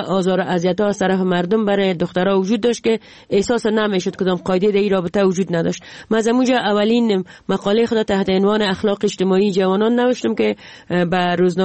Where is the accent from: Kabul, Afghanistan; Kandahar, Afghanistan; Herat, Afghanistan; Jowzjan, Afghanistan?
Jowzjan, Afghanistan; ما در یکی از ولایت دوردست افغانستان که ولایت جوزجان بود و اخپدر مامور دولت بود به اونجا بسر میبردیم.